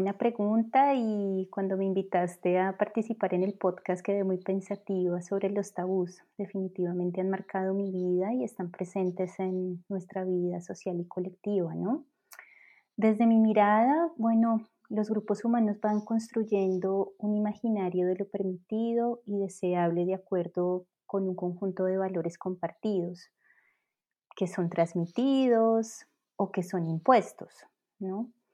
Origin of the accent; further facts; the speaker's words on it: Colombia; moved away as an adult; now in Switzerland; soy colombiana, vivo en Suiza hace 4 años.